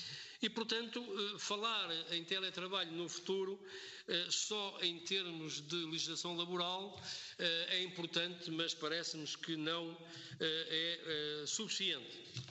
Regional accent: Minho, Portugal; Eu sou do Minho

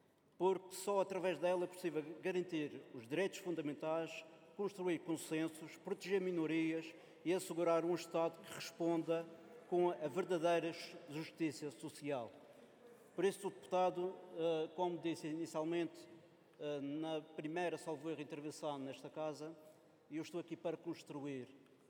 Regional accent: Portugal; como nós portugueses

